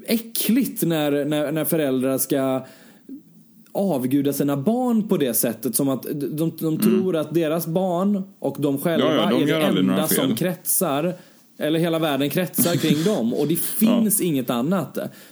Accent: Sweden; Jag hade kollat på, nu när jag var hemma i Sverige, så hade jag kollat på så här

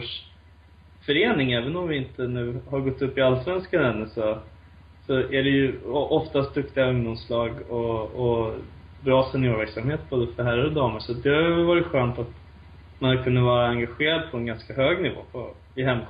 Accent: Tyresö, Stockholm County, Sweden; jag är född och uppvuxen i Tyresö

